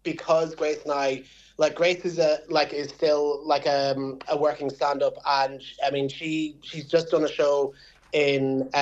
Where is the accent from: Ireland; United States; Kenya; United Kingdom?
Ireland; Magheraroarty, County Donegal; I'm from Maharorty and my mum's a Banantee